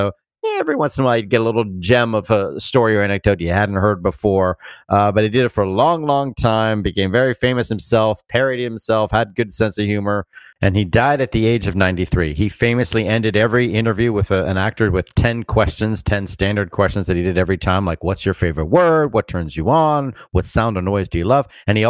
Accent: New York, United States; well, I'm a New Yorker, so my favorite word is a hyphenated word. It's rent stabilized.

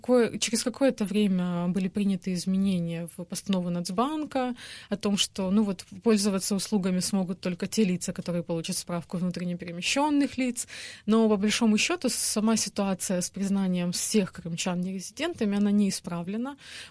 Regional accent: Crimea, Ukraine; now in Kyiv, Ukraine; я как крымчанка

